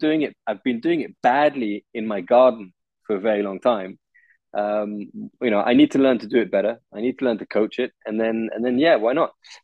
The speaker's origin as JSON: {"language": "English", "region": "England", "country": "United Kingdom", "lives_now": "France", "said": "I said, yeah, I'm English, but I live in France."}